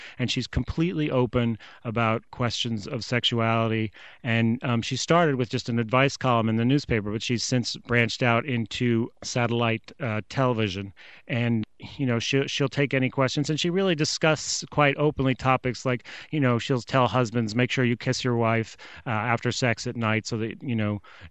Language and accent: English; Libya; I did grow up in Libya, and it was a great childhood, but it was a little bit like growing up in a Club Med because we lived in this sort of oil compound